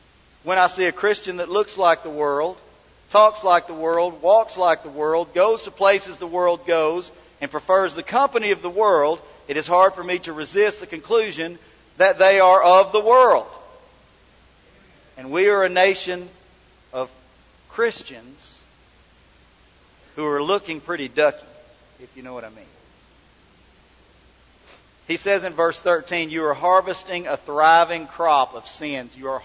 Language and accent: English; Arkansas, United States; Many of you may know that I come from Prairie County, Arkansas, same city that Brother Doug comes from. But we were both farmers. We were both raised on farms.